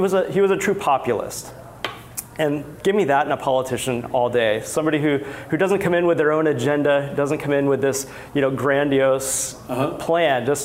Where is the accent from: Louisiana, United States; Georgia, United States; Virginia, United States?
Georgia, United States; Atlanta; I'm from Georgia. I'm mm-hmm. from Atlanta. Growing up, Sherman was a dirty word in my house, right?